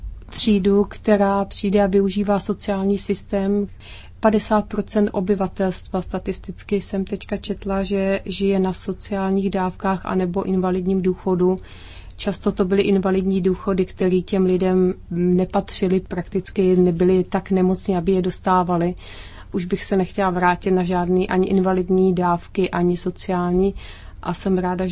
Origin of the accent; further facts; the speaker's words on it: Finland; Czech is a second language; jsem z Evropy